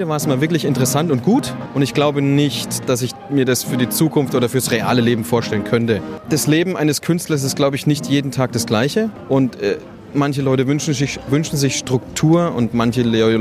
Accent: Bavaria, Germany; Und ich komme aus dem Radio 1-Land, genau. Aus dem Coburger Umkreis, natürlich.

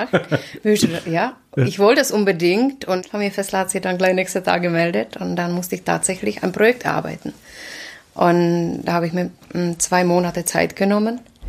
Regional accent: Czechia; German is a second language; moved away as an adult; now in Germany; nach der Abitur bin ich nach Deutschland gegangen. Tatsächlich nur wegen der Sprache, weil ich komme aus Sudetenland, Richtung Riesengebirge.

